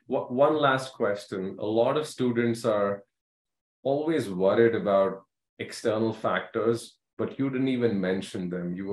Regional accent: New England, United States; Well, I'm originally from New England, so I'm used

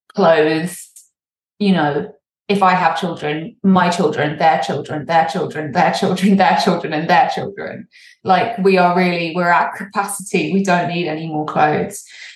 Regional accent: England, United Kingdom; accent: English; I don't speak Swedish, but that's how it's pronounced phonetically with my English accent.

